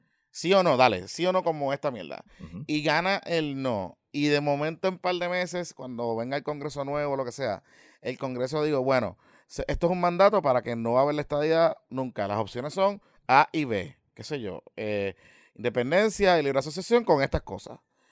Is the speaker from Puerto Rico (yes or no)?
yes; Puerto Rico; sí se ven que somos puertorriqueños.